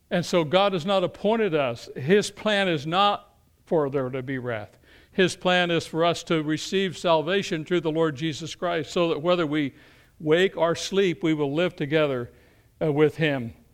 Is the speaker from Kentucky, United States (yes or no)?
yes; Kentucky, United States; I mean, you know, I grew up in Appalachia, southeastern Kentucky, and, you know, we had a strange view of theology in a lot of ways.